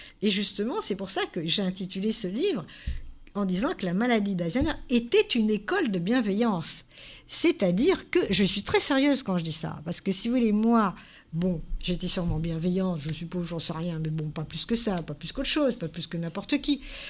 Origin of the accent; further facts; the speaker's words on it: France; Nous, on est français. On comprend le français.